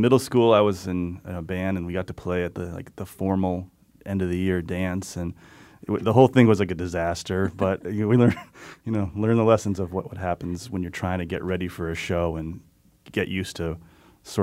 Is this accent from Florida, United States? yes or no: no; West Hartford, Connecticut, United States; I grew up in West Hartford, and a lot of people I grew up with, we all went away.